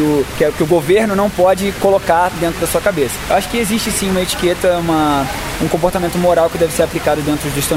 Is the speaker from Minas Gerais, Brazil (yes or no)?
no; Rio de Janeiro, Brazil; now in São Paulo, Brazil; eu não costumo pegar muito, porque eu sou do Rio de Janeiro.